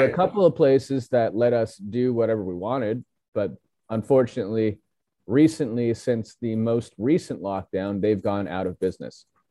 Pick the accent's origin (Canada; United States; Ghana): Canada; Okay, so basically, I'm from Canada, and I was born in Canada. My parents were also born in Canada, so I'm a third generation Chinese guy, right? My grandparents were from Macau, which is like basically it's China, right?